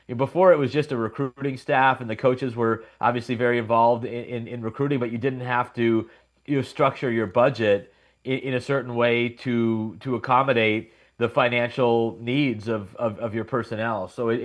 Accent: California, United States; University of California, Cal, where I grew up in California

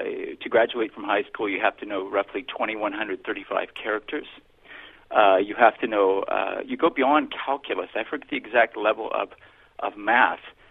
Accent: Ohio, United States; I'm from Ohio. I graduated around 1980.

